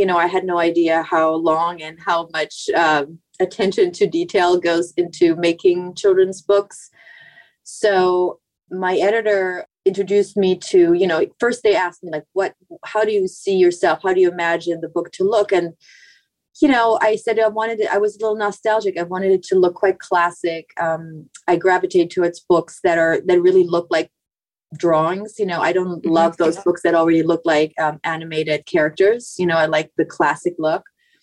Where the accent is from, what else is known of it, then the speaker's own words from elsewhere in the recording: Germany; all the stuff that I had forgotten growing up in Germany.